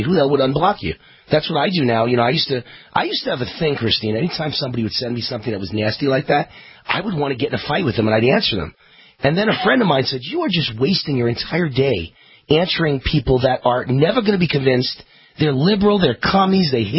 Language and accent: English; New York, United States; I'm from New York, and I love the Big Apple, and you know, I couldn't live there.